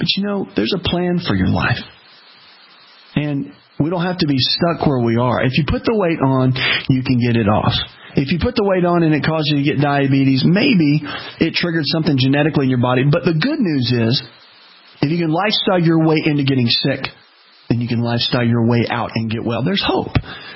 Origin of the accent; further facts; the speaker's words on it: the South, United States; Now, listen, I'm from the South. Okay? I get this.